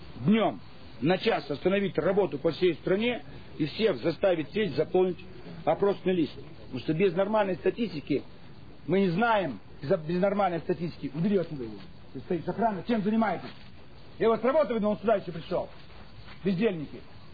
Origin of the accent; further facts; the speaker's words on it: Almaty, Kazakhstan; born there; Я в Алмате родился, он родился в Петербурге. Он русский, я русский.